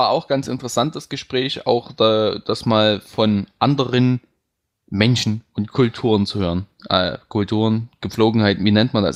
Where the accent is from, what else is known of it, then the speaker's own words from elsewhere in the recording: Saxony, Germany; Aber bei uns im Vogtland wird das, ich sag mal, ja, ist eigentlich immer so sträflich wird das genannt.